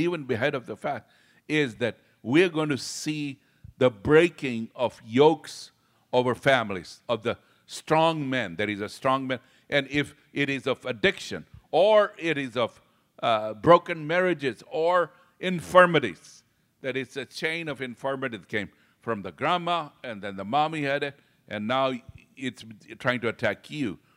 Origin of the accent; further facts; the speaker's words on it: Kenya; You know, I was raised up in Kenya, Africa, and then I saw the things, and I said, whoa.